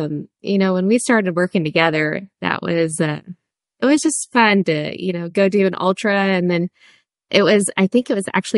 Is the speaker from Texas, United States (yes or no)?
yes; Texas, United States; Yes, I'm from Texas.